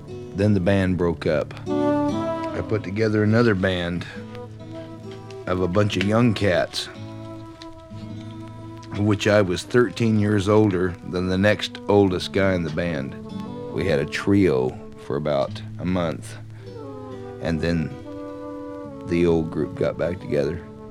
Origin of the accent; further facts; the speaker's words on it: Anthony, United States; also born or lived in El Paso; Well, I was born in El Paso, but I was raised in Anthony, first 20 years of my life. Little farm community